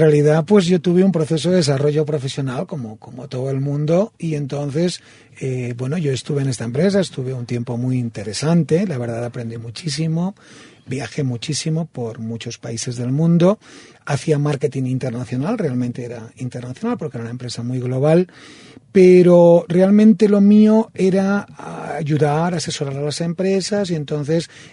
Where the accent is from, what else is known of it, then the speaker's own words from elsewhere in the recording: Madrid, Community of Madrid, Spain; now in Barcelona, Spain; Yo soy de Madrid, pero vivo en Barcelona. Vivo en Barcelona, pero soy madrileño.